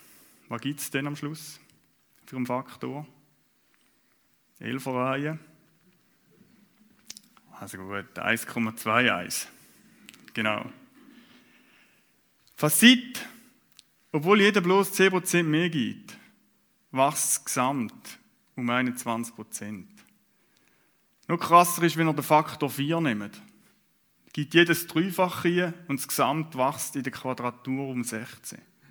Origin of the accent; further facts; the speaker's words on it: Switzerland; Die gegenseitige Unterordnung können wir als Schweizer mit demokratischem Verständnis, glaube ich, gut verstehen.